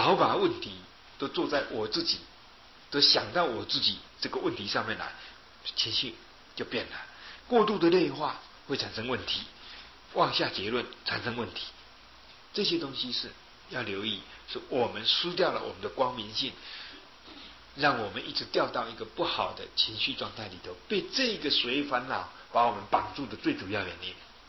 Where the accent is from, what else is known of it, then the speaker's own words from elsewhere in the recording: Yilan County, Taiwan; 哎，糟糕了，我是宜兰人哈